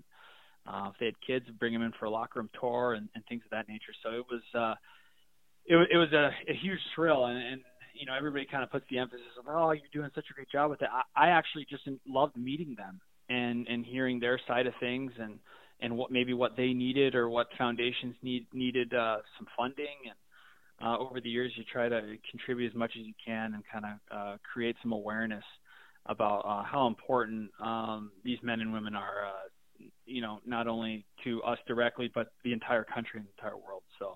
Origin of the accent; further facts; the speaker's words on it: Connecticut, United States; now in Burlington, United States; And I grew up in Connecticut, and I used to call that home